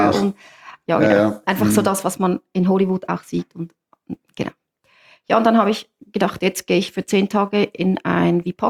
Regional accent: Zurich, Switzerland; ich bin in der Nähe oder in Zürich aufgewachsen. Ich habe einen Bruder, der ist älter wie ich. Ich bin so mehr oder weniger katholisch aufgewachsen.

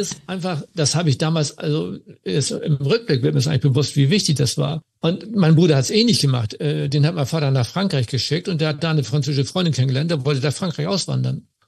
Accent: Germany; Und neben mir als Deutscher war dann noch ein Italiener, ein Belgier und ich glaube noch einer, 2 mehr.

